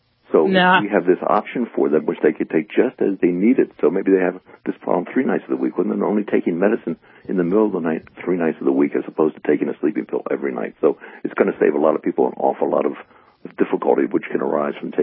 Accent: Allentown, Pennsylvania, United States; Yes. Yeah, I was born and raised in Allentown. I went to medical school in Philly.

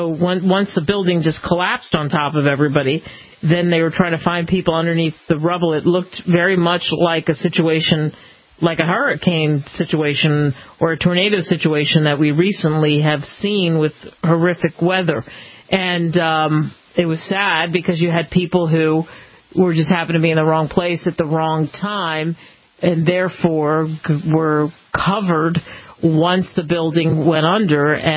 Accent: Philadelphia, Pennsylvania, United States; Sadly, in my hometown, they're talking about six people who have died in this Philadelphia building collapse.

